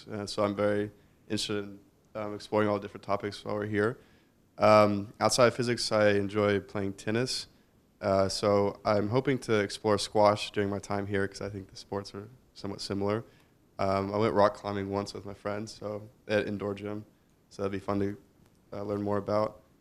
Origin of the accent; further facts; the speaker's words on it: United States; I am from the States.